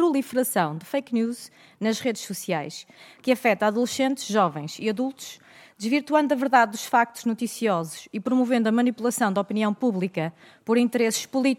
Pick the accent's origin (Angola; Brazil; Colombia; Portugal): Portugal; Amarante, Norte; Não só os adolescentes da minha terra, de Amarante, mas também os adolescentes de todo o país.